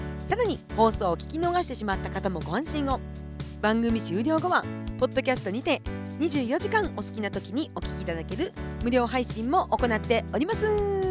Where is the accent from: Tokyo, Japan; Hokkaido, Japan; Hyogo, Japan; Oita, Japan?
Hokkaido, Japan; Kushiro; 私は北海道の釧路出身ということで、